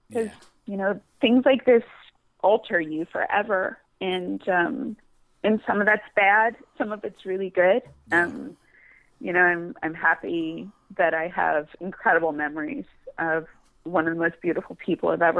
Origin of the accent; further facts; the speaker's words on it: Ohio, United States; from the time, you know, very small growing up in Ohio until now.